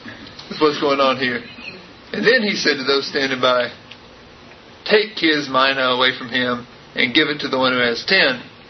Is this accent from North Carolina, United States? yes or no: yes; King, North Carolina, United States; I grew up in the South on the other side of our racial divide. I grew up in a little place called King, North Carolina, that's out in tobacco country. And I was raised there by Southern Baptists